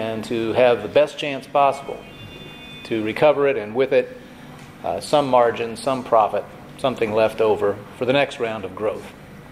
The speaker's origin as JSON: {"language": "English", "region": "Indiana", "country": "United States", "said": "Let me just say that not just as a Hoosier, but as an American"}